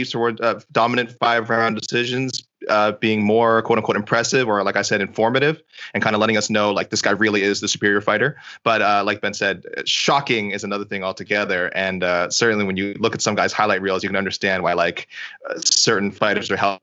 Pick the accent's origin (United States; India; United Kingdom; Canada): Canada; I'm Canadian